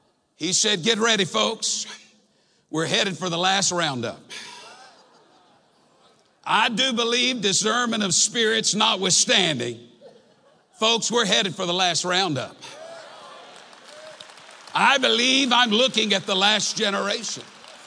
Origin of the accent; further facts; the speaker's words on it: Texas, United States; Now, folks, I am from Texas.